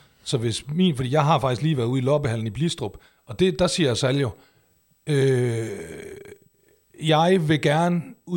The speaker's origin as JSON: {"language": "Danish", "town": "Aalborg", "region": "North Denmark Region", "country": "Denmark", "tie": "born or raised there", "said": "Så sidder jeg hjemme i Aalborg"}